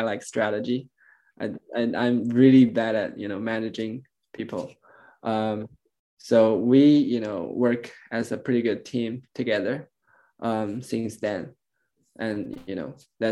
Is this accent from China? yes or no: yes; China; I'm born and raised in China